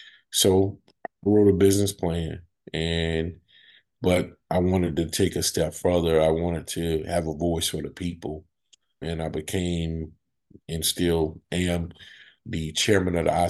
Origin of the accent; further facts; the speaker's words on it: North Carolina, United States; So I spent my time summers in New Jersey, and I grew up in North Carolina.